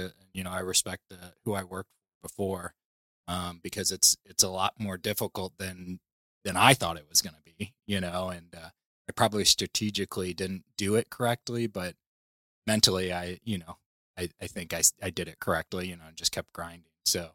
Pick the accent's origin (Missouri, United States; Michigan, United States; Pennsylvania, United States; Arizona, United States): Missouri, United States; St. Louis; also born or lived in Chicago, United States; So I'm from St. Louis, born and raised here, and you know, went to college to Mizzou.